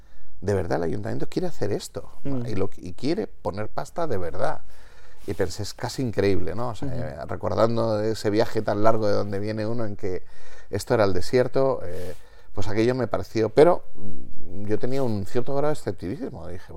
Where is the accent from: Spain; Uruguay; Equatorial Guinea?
Spain; Y yo soy español.